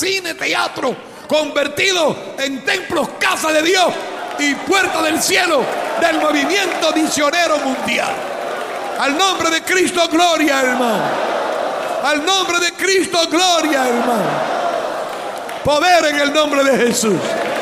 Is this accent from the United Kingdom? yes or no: no; Cuba; now in Peru; Yo vine de Cuba a este país pensando seguir para Australia